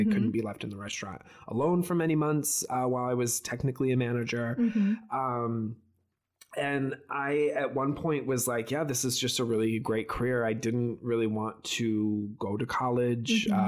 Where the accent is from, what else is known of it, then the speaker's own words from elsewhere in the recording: Michigan, United States; So I grew up in Michigan. I grew up in rural Michigan.